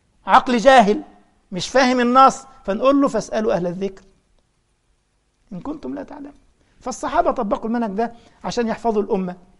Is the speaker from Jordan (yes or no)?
no; Egypt; عندنا في مصر فيقول لك عامل زي الهبلة ولابس طرحة